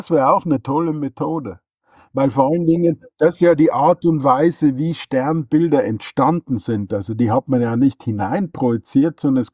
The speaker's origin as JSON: {"language": "German", "country": "Austria"}